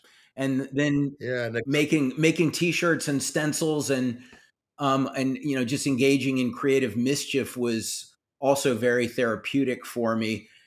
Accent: South Carolina, United States; I grew up in South Carolina and liked to draw from the time I was a little kid

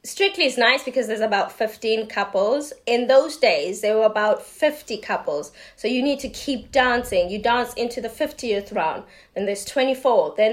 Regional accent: Mabopane, Gauteng, South Africa; Mabupane, which is how we say it, but it's more now. It's not now. It's an extension of Pretoria.

